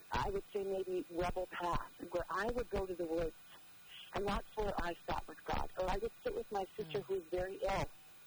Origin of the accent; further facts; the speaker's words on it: Pennsylvania, United States; I was raised in Pennsylvania in a very large family.